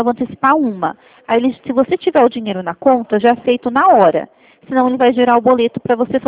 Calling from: Santa Bárbara d'Oeste, São Paulo, Brazil; Eu falo do interior de São Paulo, aqui de Santa Bárbara do Oeste.

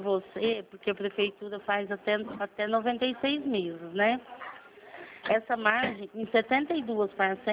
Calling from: Franca, São Paulo, Brazil; Eu falo de Franca, porque aqui comigo é só no telemarketing.

